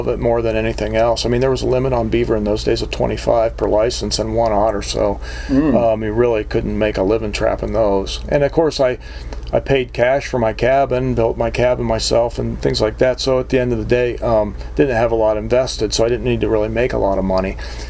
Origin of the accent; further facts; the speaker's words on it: Columbus, Ohio, United States; I grew up in Columbus, Ohio, so I went to school in Columbus.